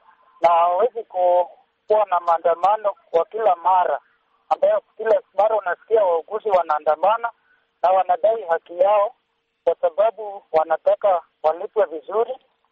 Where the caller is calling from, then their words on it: Migori County, Kenya; natoka eneo la Godingoche, jimbo la Migori nchini Kenya.